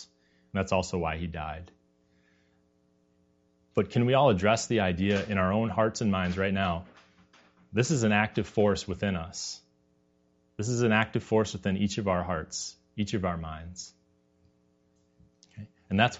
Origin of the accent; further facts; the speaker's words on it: Wisconsin, United States; I'm from Wisconsin, so it's the Packers, obviously.